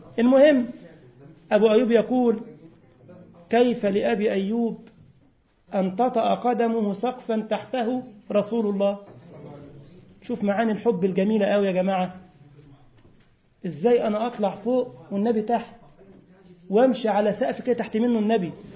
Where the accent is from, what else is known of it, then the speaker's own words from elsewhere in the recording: Egypt; طابق عادي زي عندنا في مصر يعني